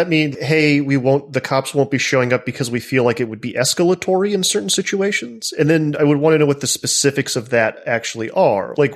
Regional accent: the South, United States; Because I'm from the South, the attitudes and the way in which police in especially the Northwest interact and deal with protesters is super fascinating to me.

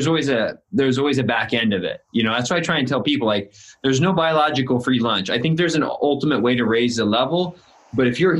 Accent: Illinois, United States; I'm in Southern California and I moved here from Illinois, which is in the Midwest, a small town, 3,000 people.

